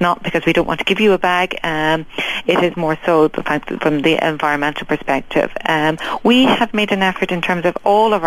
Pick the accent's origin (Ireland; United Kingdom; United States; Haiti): Ireland; I come from Ireland